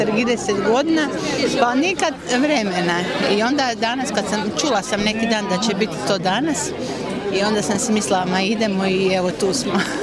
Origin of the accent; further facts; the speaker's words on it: Odra, Sisak-Moslavina County, Croatia; tu sam krštena, a nisam jako dugo tu bila. Iz Siska sam, iz Odre.